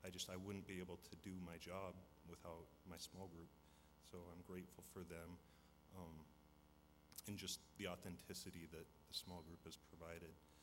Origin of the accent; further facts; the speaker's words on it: Havre, Montana, United States; also born or lived in Minnesota; I'm from Havre, born and raised. Moved to Minnesota for about 10 or 12 years, and moved back here about 6 years ago.